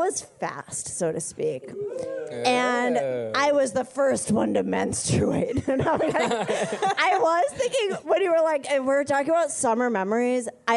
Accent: New Hope, Minnesota, United States; I grew up in a suburb of Minneapolis called New Hope.

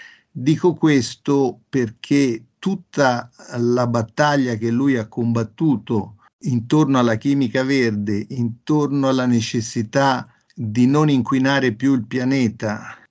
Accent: Florence, Tuscany, Italy; tornare a Firenze, che era la mia città natale

